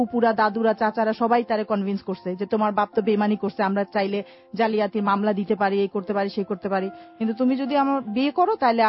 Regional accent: Dhaka, Dhaka Division, Bangladesh; আমার জন্ম 1979-5 জুন ঢাকা মালিবাগে।

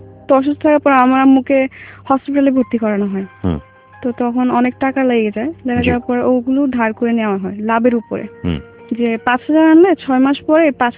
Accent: Chittagong, Chittagong Division, Bangladesh; born there; আমার জন্মস্থান চিটাং, আমি ওখানে জন্মগ্রহণ করি, আর আমার দেশের বাড়ি হচ্ছে ময়মনসিং।

